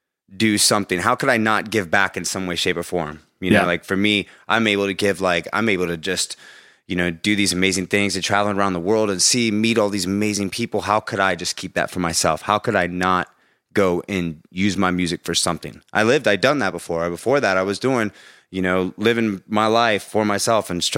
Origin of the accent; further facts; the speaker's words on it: Loveland, Ohio, United States; I grew up in Cincinnati, Ohio, a suburb of Cincinnati, a little town called Loveland, Ohio.